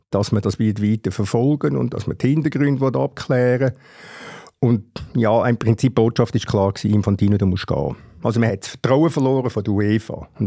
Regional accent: Switzerland; So zumindest bin ich Demokratie verstanden als Schweizer.

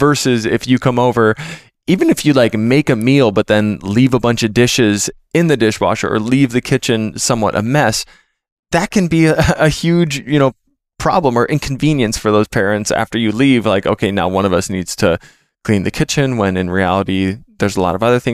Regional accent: Minnesota, United States; so me being the Minnesotan people pleaser

